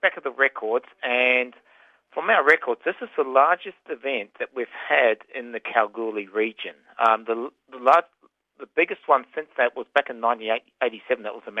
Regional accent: New Zealand; I'm from New Zealand, and I remember when I was a child

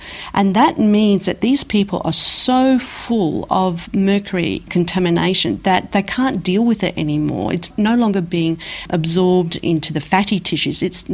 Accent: Australia; I also know that as an Australian dentist, when I review my Australian dental literature, there seems to be a strong bias and protection of this amalgam product. And this is one of the things I am also advocating, that we have dental reform here in Australia.

